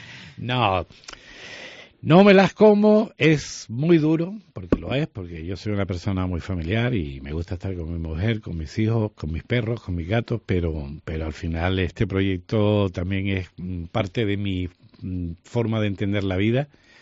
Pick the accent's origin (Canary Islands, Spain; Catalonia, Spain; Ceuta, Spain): Canary Islands, Spain; Sequillo; Voy a ver si va al Sequillo, que es mi pueblo.